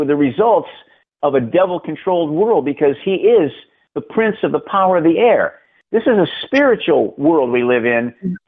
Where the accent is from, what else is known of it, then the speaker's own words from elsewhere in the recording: Ohio, United States; I grew up in Northern Ohio.